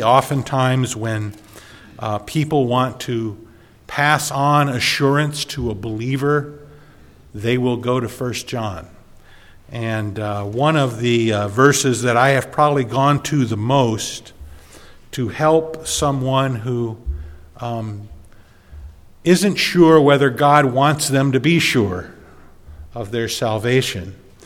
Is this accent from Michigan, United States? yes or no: yes; Norway, Michigan, United States; I am from Norway, Michigan. I've lived there for the past 20 years, I guess, a little over 20 years, almost 21 years.